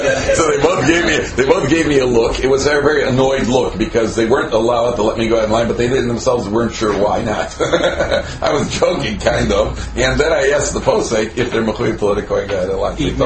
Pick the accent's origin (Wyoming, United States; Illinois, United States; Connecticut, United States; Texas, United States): Illinois, United States; Chicago; the Rav of the Shul, where I grew up in Chicago